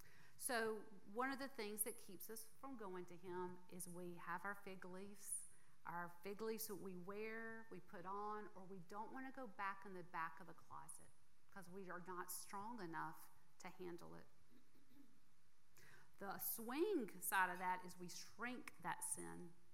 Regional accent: Mississippi, United States; And boy, I grew up in Mississippi.

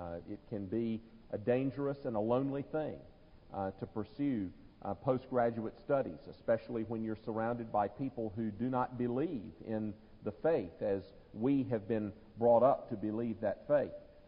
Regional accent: Greenville, South Carolina, United States; I'm from Greenville, South Carolina.

